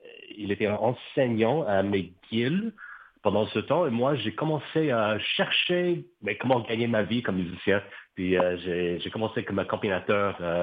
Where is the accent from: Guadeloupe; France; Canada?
Canada; also born or lived in Hong Kong; un peu mon héritage comme citoyenne canadienne, mais aussi, moi, je suis né à Hong Kong. Alors, je suis natif de Hong Kong.